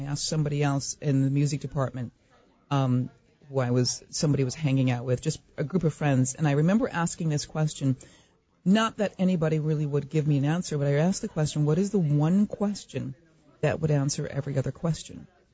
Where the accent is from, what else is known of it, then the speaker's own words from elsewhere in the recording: Minnesota, United States; because I'm from Minnesota and because we grew up in the same neighborhoods, I felt as if, you know, I needed to apologize as a fellow Minnesotan.